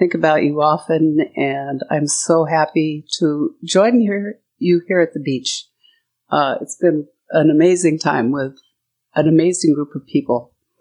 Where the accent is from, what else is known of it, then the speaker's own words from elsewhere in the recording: Pasadena, California, United States; I'm from Pasadena, California.